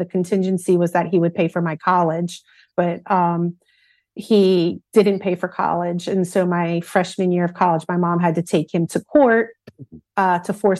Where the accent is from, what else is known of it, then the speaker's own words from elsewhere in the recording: Philadelphia, Pennsylvania, United States; Philadelphia.